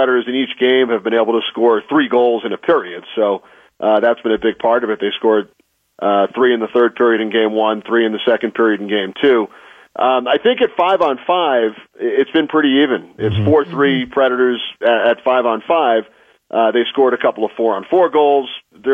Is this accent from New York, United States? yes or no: yes; New York, United States; And growing up in New York, when the Islanders were winning Stanley Cups